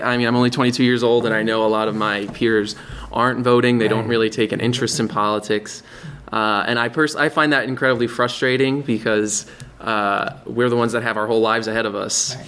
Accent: New York, United States; I'm from New York, but downstate.

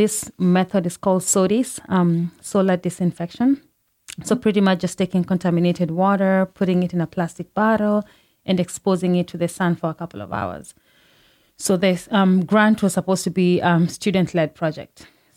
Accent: Kenya; I come from Kenya. Kenya is a third world country, which means that a lot of the neighborhoods, especially in the rural areas, don't have access to clean water.

